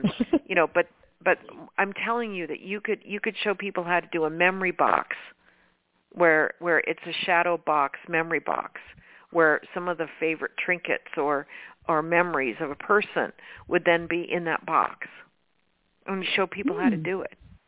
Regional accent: Nevada, United States; Well, that's my hometown.

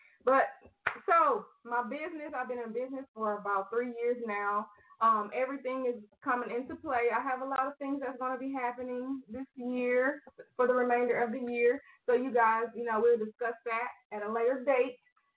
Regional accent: Louisiana, United States; accent: country; Well, I am from Louisiana. I don't have that country accent, but you will hear that accent if I'm getting upset.

